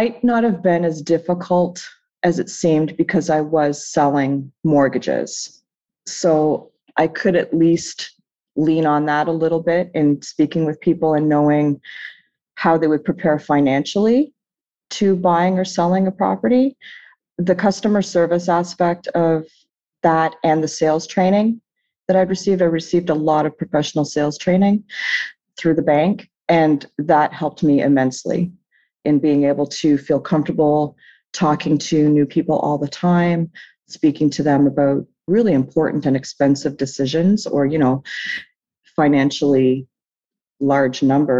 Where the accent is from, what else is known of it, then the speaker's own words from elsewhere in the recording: New Brunswick, Canada; I am originally from the East Coast of Canada, a province called New Brunswick, small province.